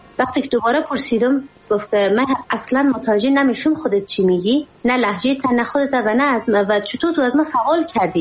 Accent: Afghanistan; من افغانی هستم، کامل افغانی هستم

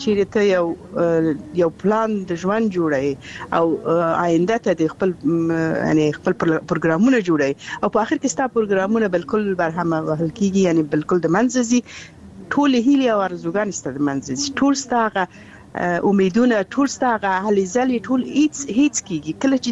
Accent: Balkh, Afghanistan; چې زه اصلي اوسیدونکی د بلخ ولایت یم، د بلخ ولسوالۍ

